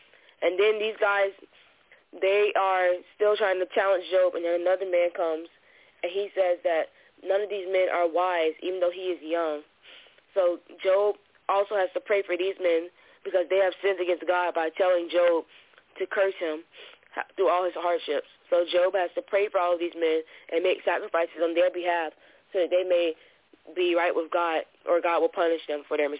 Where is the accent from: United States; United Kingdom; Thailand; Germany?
United States; Jacksonville, Florida; I'm from Jacksonville, Florida.